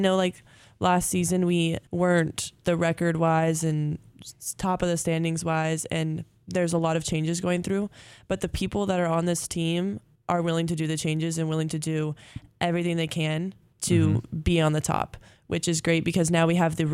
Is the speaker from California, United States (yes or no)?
yes; Los Angeles, California, United States; My major is business, and I am from Los Angeles, California.